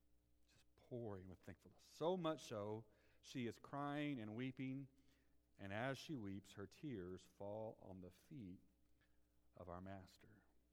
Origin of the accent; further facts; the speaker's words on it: Noblesville, Indiana, United States; you guys know I'm from Noblesville